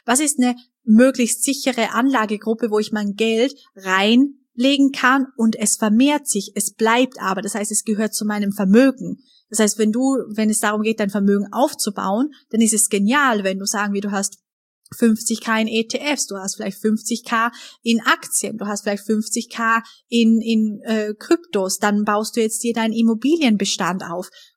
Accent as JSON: {"language": "German", "region": "Vorarlberg", "country": "Austria", "said": "bei uns in Österreich, in Vorarlberg, am Bodensee, sagt man im Dialekt Schaffer, Schaffer, Hüslebauer."}